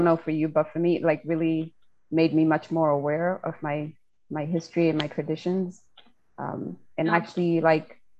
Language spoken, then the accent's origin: English; Zimbabwe; I was born and raised in Zimbabwe